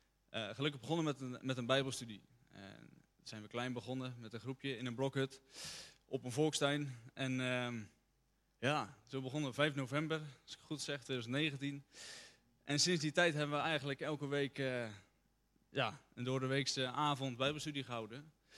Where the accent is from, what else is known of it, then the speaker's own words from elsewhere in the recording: Dirksland, South Holland, Netherlands; Ik kom uit Dirksland, 21 jaar. En ik ben eigenlijk anderhalf jaar geleden tot levend geloof gekomen in de Heer Jezus.